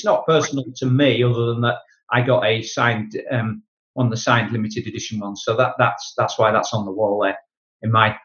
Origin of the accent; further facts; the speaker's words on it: Yorkshire and the Humber, United Kingdom; being a Yorkshireman